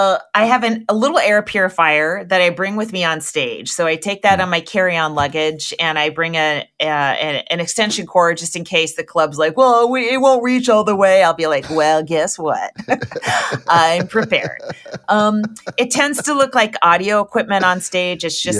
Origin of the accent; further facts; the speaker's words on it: California, United States; I was in Michigan a couple of weeks ago, and I said, I'm from California, and someone from the audience yelled, yeah, we can tell from your air purifier.